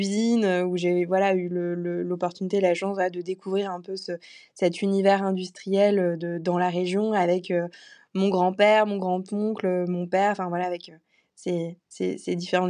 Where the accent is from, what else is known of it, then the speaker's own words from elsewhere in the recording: Grand Est, France; Et je suis originaire de Lorraine, là où est le siège social et là où a commencé l'aventure de Semain en 1838.